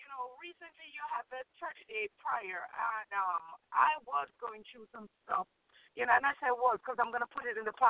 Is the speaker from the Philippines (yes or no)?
no; Jamaica; now in New York, United States; I'm in New York. I'm originally from Jamaica.